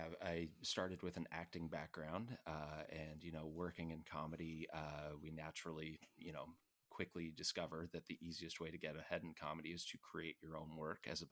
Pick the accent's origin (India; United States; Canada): Canada; I have a habit of being somewhat critical of myself and critical of my work, and as any Canadian does.